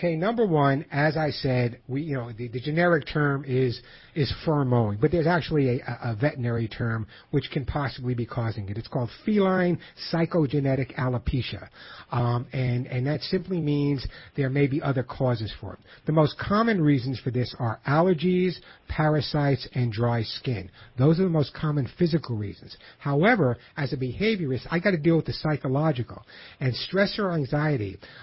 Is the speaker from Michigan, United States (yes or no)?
no; New York, United States; I grew up on Long Island.